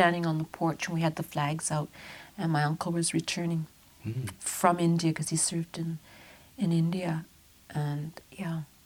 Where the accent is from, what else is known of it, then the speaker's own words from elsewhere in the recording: Vancouver, British Columbia, Canada; also born or lived in New Westminster; No, I was born in New West. Mm-hmm. So I think we lived in New West till I was 2 years old. And then we moved to Vancouver to an apartment on Robson Street, 1048 Robson Street.